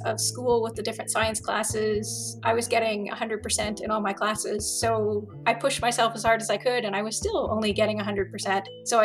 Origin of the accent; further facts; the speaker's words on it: Winnipeg, Manitoba, Canada; I grew up right here in Winnipeg.